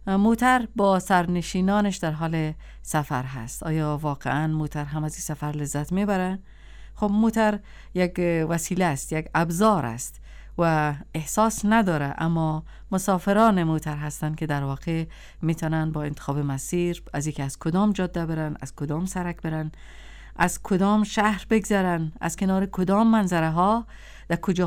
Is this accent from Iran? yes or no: no; Mazar-i-Sharif, Balkh, Afghanistan; چقدر یاد کردم شهر خودم مزار شریف را، مردم خودم.